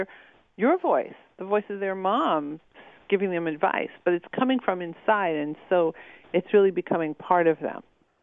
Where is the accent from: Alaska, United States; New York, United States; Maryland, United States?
New York, United States; I grew up in New York, so if I walk down the street and I feel uncomfortable, I just leave.